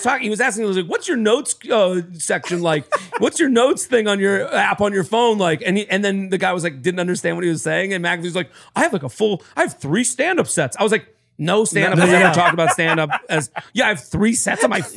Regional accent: Boston, Massachusetts, United States; I'm from Boston.

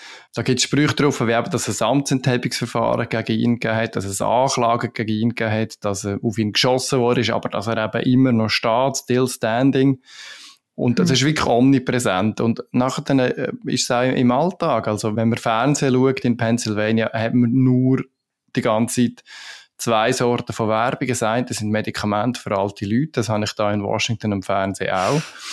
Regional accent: Switzerland; Vielleicht für mich besonders wichtig als Schweizer, sie haben recht guten Käse

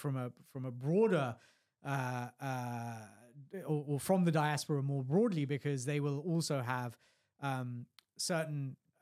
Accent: United Kingdom; because my experience is fundamentally as a British citizen, right? And that's where I've grown up. I've lived in other parts of the world.

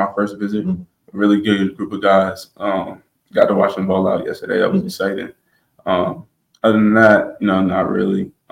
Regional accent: Delaware, United States; I'm a linebacker from Bryant University. I'm gonna be a grad year. I'm originally from Delaware.

